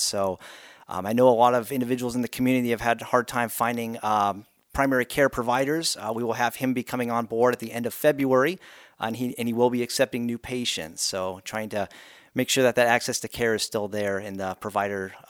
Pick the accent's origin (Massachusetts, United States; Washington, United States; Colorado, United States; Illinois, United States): Washington, United States; Spokane; But originally from that, I was born and raised in Spokane.